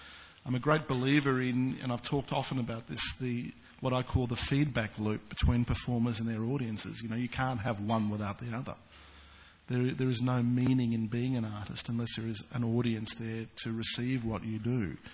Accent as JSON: {"language": "English", "country": "Australia", "said": "As an Australian artist myself, I'm always going to be very sympathetic towards Australian content"}